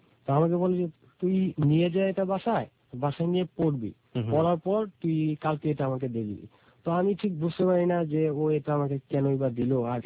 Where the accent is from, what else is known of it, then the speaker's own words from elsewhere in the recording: Mymensingh, Mymensingh Division, Bangladesh; আমি এসেছি ময়মনসিংহ থেকে।